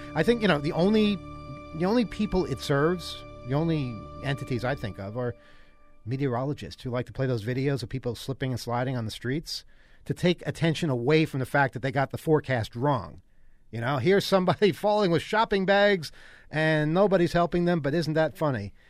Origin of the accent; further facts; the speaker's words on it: United States; We're from the United States, not Canada. We don't know these things.